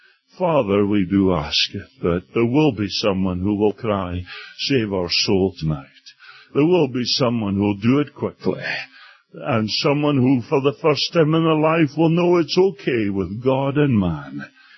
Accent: Scotland, United Kingdom; I'm a Scotsman.

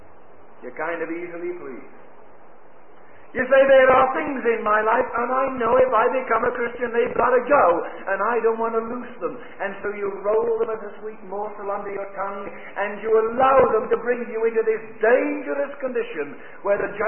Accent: England, United Kingdom; Maybe I'm an Englishman and appreciate dignity a little more than I ought.

